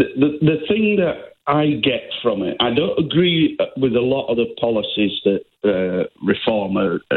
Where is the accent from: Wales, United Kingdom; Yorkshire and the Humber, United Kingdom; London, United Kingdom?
Yorkshire and the Humber, United Kingdom; Leeds; I'm from Leeds.